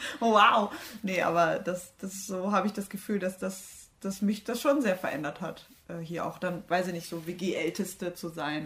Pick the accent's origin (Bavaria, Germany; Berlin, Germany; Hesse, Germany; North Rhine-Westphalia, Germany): North Rhine-Westphalia, Germany; Bad Sassendorf; now in Dortmund, Germany; nach Dortmund, ist jetzt zwar nicht so weit weg von meiner Heimat, aber irgendwie dachte ich so, ja, okay, dann wohne ich da jetzt, aber mein Leben spielt sich vielleicht trotzdem noch in Bad Sassendorf ab